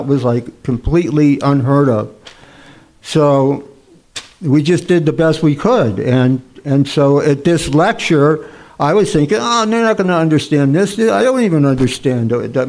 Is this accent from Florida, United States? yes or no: yes; Gainesville, Florida, United States; I'd say, I'm from Gainesville.